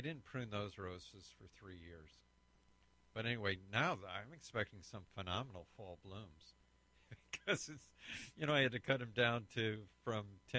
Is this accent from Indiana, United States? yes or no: no; Michigan, United States; And I'm originally from Michigan